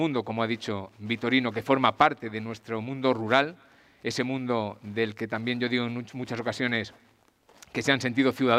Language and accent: Spanish; Valdepeñas, Castilla-La Mancha, Spain; podríamos hablar también del pintor valdepeñero, ya que soy de Valdepeñas